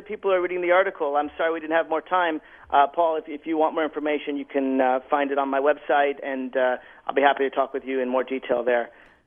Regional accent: Tennessee, United States; In my home state of Tennessee, that's exactly what they were debating

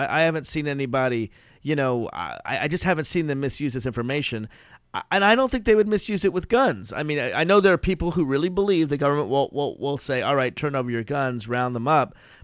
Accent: Virginia, United States; In my home state of Virginia, we used to have a policy before the Republicans took over of saying you could buy one gun a month.

